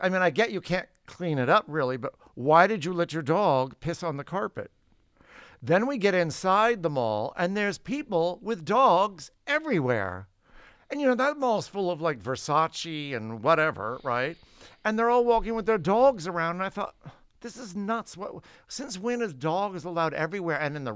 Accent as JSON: {"language": "English", "town": "Woodland Hills", "region": "California", "country": "United States", "tie": "born or raised there", "said": "So I was telling, you know, I grew up in Woodland Hills"}